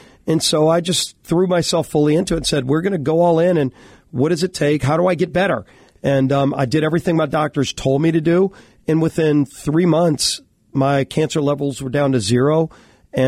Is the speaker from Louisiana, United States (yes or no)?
yes; New Orleans, Louisiana, United States; Yeah, we're from New Orleans. We share food.